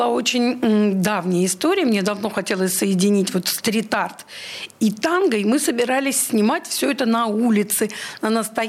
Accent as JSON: {"language": "Russian", "region": "Saint Petersburg", "country": "Russia", "said": "Да, я петербургский режиссер, я петербурженка, которая выросла на балете"}